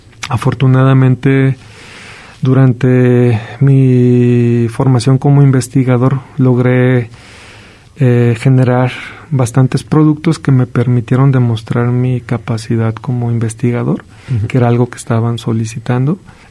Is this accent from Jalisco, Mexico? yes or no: yes; Autlán de Navarro, Jalisco, Mexico; also born or lived in Guadalajara; Soy de Jalisco, de Autlán de Navarro, Jalisco. Y me fui a estudiar a los 18 años a la Universidad de Guadalajara y al CUSEI. Entonces ya después, pues básicamente la zona metropolitana de Guadalajara ha sido mi hogar y creo que he pasado más años ahí